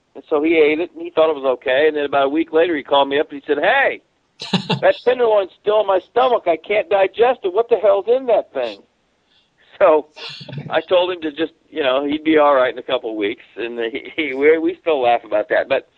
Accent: Indianapolis, Indiana, United States; I grew up in Indianapolis, and so I was going to Terre Haute and Eldora and Winchester and Salem and in the early 60s

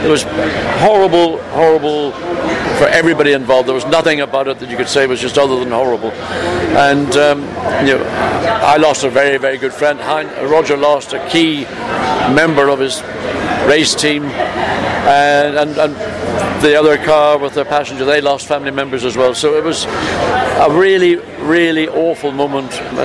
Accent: Northern Ireland, United Kingdom; Well, I grew up in Northern Ireland

